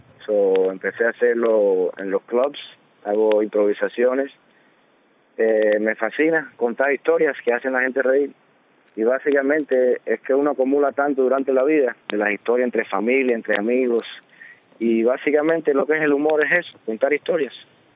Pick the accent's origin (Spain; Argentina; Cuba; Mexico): Cuba; a mí, que soy cubano, nadie me lo quita.